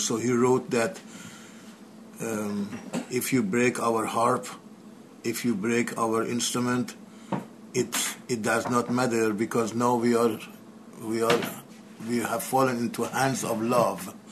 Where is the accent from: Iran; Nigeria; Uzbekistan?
Iran; now in United States; I was born in Iran, and that's where I grew up, and I came to United States in 1973, so I am from Iran. But again, I am not from anywhere. I am from planet Earth.